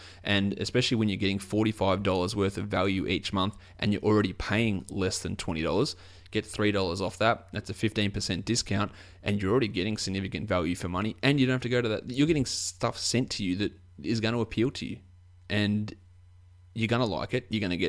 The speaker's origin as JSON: {"language": "English", "country": "Australia", "accent": "Australian", "said": "Now, if my Australian accent's a little bit hard for you to understand, it is Loot, L-O-O-T, Crate."}